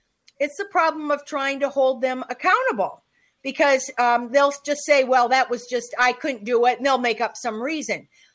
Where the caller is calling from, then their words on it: Minnesota, United States; and I'm speaking from Minnesota.